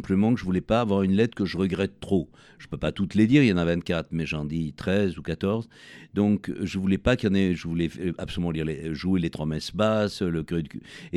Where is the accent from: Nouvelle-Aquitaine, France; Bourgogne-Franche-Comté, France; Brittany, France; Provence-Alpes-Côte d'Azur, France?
Provence-Alpes-Côte d'Azur, France; cette extraordinaire évocation de la Provence, qui est mon pays natal, qui compte énormément pour moi